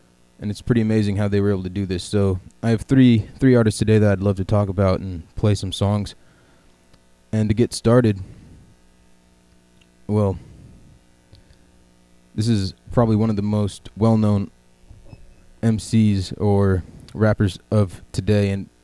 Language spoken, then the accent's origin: English; Seattle, Washington, United States; I wanted to dedicate this show to my hometown of Seattle